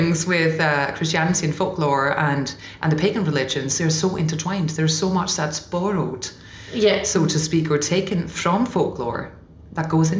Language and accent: English; Denmark; English is a second language; We're going on tour in Denmark next week, actually. So taking it to my home country.